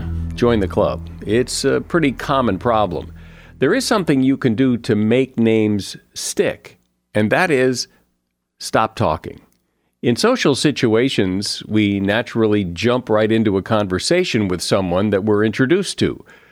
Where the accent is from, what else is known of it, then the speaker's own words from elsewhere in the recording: Connecticut, United States; I didn't know that. And I grew up in Connecticut. Must have been a different part of Connecticut.